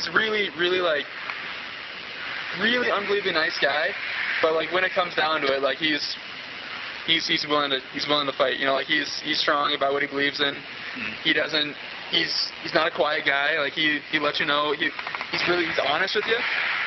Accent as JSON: {"language": "English", "town": "Coeur d'Alene", "region": "Idaho", "country": "United States", "said": "I'm from Coeur d'Alene, and there's, like, a huge resort, kind of, like, it's a tourist town"}